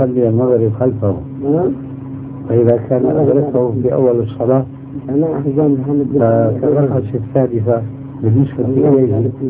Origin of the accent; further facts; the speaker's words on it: Egypt; أنا مصري كمان.